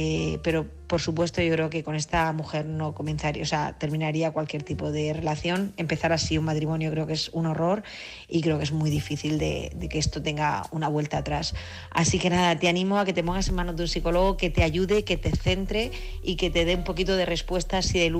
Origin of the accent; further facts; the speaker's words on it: Region of Murcia, Spain; Qué alegría coincidir con gente de Murcia. De verdad, con lo que adoro yo mi tierra, me gusta coincidir con gente de Murcia.